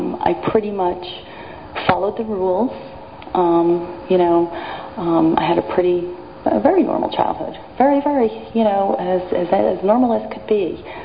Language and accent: English; Flourtown, Pennsylvania, United States; So if anybody ever asked me where I'm from, I'm from Flower Town, which is a very nice little town.